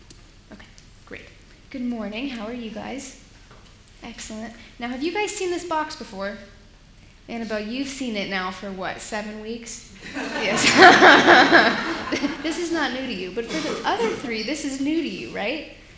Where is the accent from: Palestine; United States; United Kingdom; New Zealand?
United States; I'm from America and I'm different, which I hope isn't a bad thing.